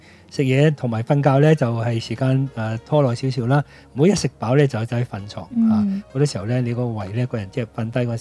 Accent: China; 我哋中國人咧成日叫做嗰、那個棉花糖啦

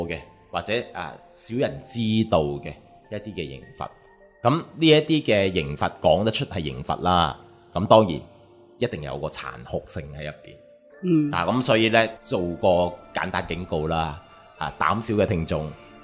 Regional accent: China; 咁但係中国呢係一个好有趣嘅国家啊，我哋中国人係一班都几有趣嘅一班人

